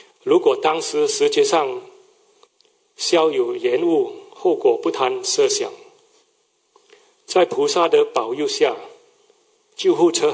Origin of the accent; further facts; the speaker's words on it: Malaysia; now in Melbourne, Australia; 我是墨尔本观音堂的同修，小时候在马来西亚就信佛